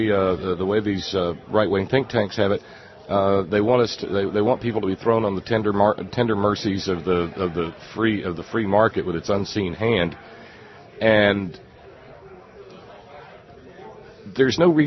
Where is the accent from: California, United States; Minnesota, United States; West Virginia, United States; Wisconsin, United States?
West Virginia, United States; I come from West Virginia